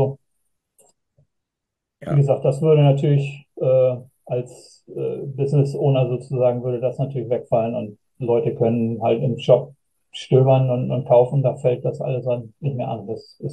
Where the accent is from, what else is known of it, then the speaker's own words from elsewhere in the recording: Hamburg, Germany; Hamburg, ich bin in Wandsbek groß geworden.